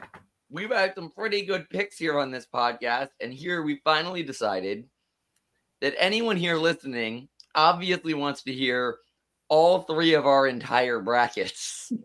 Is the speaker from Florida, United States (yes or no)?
yes; Florida, United States; I am from Florida and I live very close to Florida Atlantic.